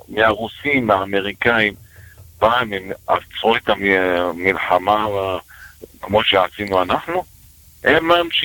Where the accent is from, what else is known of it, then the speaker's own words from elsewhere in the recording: Ramat Gan, Tel Aviv District, Israel; מהרמה של הגן, מרמת גן.